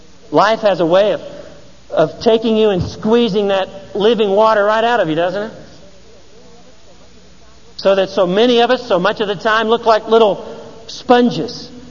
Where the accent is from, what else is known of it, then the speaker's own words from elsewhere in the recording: Georgia, United States; as it was in my home state of Georgia.